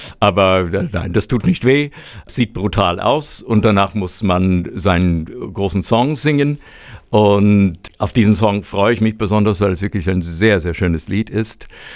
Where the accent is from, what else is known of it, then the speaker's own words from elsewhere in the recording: New York, United States; German is a second language; now in Germany; für mich als gebürtiger Amerikaner immer noch so ein wichtiges Ding